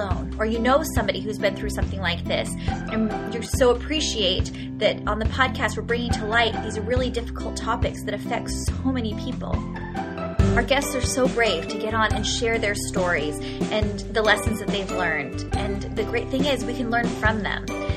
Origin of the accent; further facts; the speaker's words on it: San Diego, California, United States; Well, I'm on the East Coast, but I'm originally from San Diego